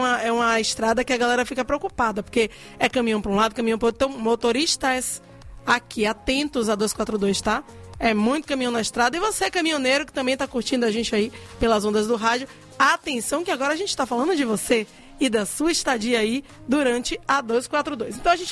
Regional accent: Salvador, Bahia, Brazil; Sou de Salvador, Bahia.

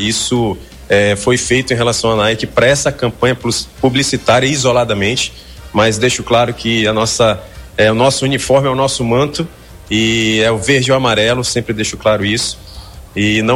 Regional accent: Brazil; eu sei da nossa identidade, da nossa cultura como brasileiro, como torcedor

